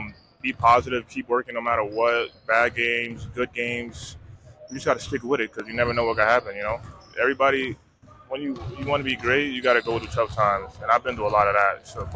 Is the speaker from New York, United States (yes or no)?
yes; Bronx, New York, United States; now in Brooklyn, United States; We're actually from the Bronx, but I moved to Brooklyn about like 9 years ago.